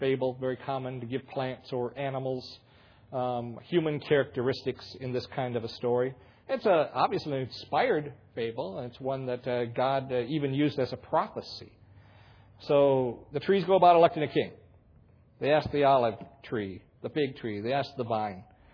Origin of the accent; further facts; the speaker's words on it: Tucson, Arizona, United States; when I come from Tucson, one of the things that you don't ever want to see growing in your yard is tumbleweed.